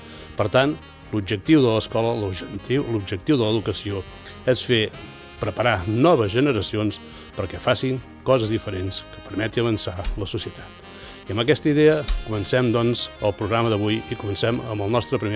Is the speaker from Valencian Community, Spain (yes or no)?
no; Calella, Catalonia, Spain; sabem que els que som de Calella sempre ens agrada